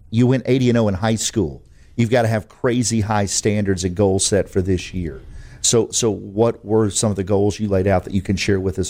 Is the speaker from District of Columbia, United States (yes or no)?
no; Waynesboro, Mississippi, United States; I'm like, I grew up in a small town. I grew up in Waynesboro. I know.